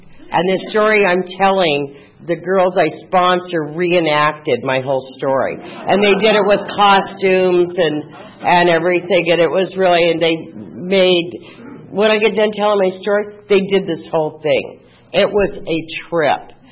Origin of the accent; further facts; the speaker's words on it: Phoenix, Arizona, United States; And I grew up in Phoenix and went to St. Agnes and was going to be a nun